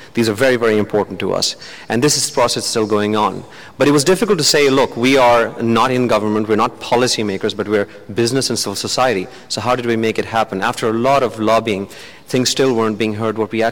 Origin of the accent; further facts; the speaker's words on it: Pakistan; I come from Pakistan. I'm a lawyer.